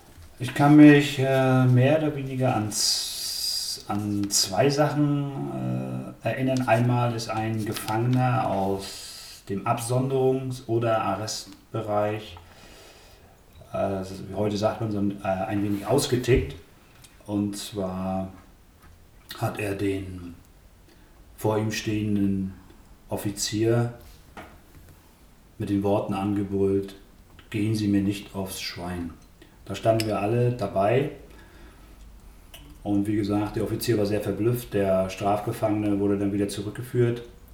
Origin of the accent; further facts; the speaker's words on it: Rostock, Mecklenburg-Vorpommern, Germany; born there; Ich wurde 1963 in Rostock geboren